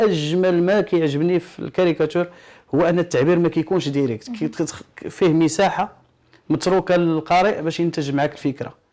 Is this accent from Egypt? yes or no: no; Morocco; وانا من صغري عندي حس فكاهي وكتعجبني النكته، وماشي غير انا، المغاربه كاملين.